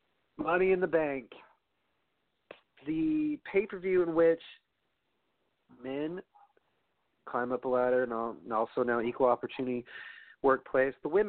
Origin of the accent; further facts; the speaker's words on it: Brooklyn, New York, United States; knowing my hometown in Brooklyn